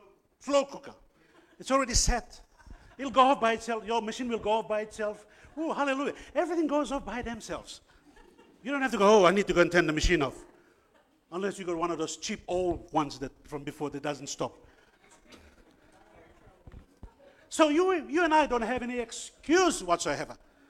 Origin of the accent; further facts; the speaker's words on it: Papua New Guinea; I came from Papua New Guinea out of the fire of God.